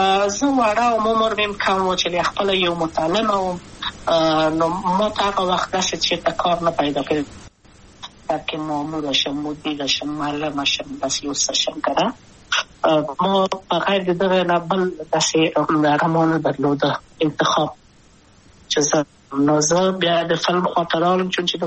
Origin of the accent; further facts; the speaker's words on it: Kabul, Afghanistan; also born or lived in Wardak; زه خو اصلا د وردګو ولایت یم، د پلار مې د وردګو ولایت ته خلیګنسس کې دلې د کابل په تخت پل سیمه کې یم، او لویا شویم کابل کې هم مکتب می دولسمه په کابل ښار خیرخانه مین اهلی سی مریم کې